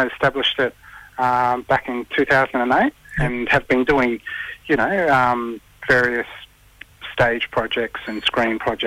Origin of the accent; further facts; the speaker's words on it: Saibai Island, Queensland, Australia; now in Sunshine Coast, Australia; I was from Saibai Island in the Torres Strait.